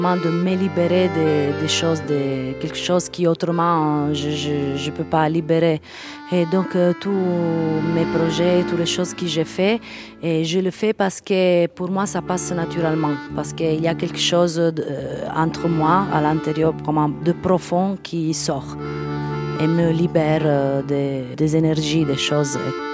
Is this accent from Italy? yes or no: yes; Apulia, Italy; French is a second language; Je viens du sud d'Italie, ça veut dire les Pouilles, ou mieux, le Salento, qui c'est la dernière partie des Pouilles. Bon, j'habite un peu de chez moi, parce que c'est toujours chez moi le Salento, et un peu à Marseille, l'hiver.